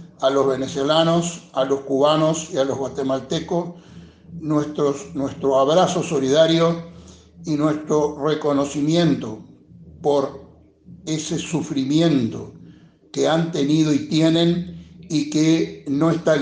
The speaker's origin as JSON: {"language": "Spanish", "country": "Uruguay", "said": "debemos sentirnos muy orgullosos como uruguayo"}